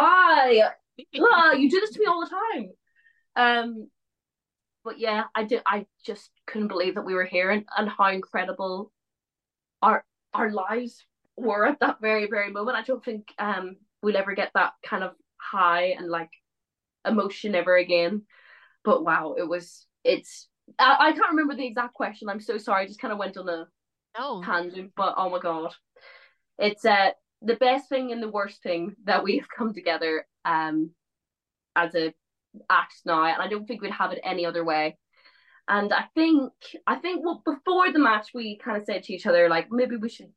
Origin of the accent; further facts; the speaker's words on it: Ireland; moved away as an adult; now in United Kingdom; I'm Irish through and through.